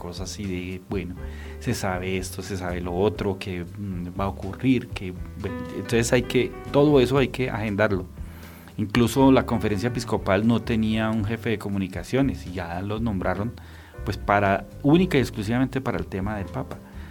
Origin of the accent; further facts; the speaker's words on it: Colombia; somos colombianas